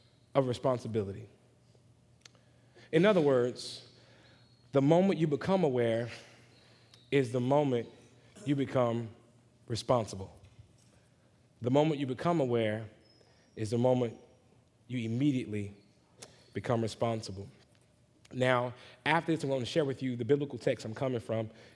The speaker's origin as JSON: {"language": "English", "town": "Lumberton", "region": "Mississippi", "country": "United States", "tie": "born or raised there", "said": "So back where I'm from, Lumberton, Mississippi, my hometown, my stomping ground, you had to know how to fight."}